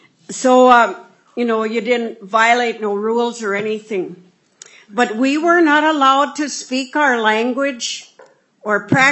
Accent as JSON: {"language": "English", "region": "Minnesota", "country": "United States", "tie": "born or raised there", "said": "When I was growing up on White Earth, my mother and my family practiced the Indian culture and did their ceremonies and spiritual activities."}